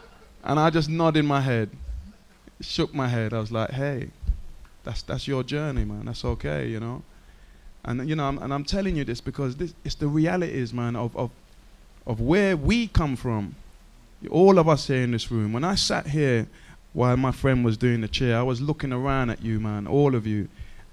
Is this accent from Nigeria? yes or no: no; Hackney, London, United Kingdom; I was born and raised in Hackney all my life, and I still live in Hackney. I still live there.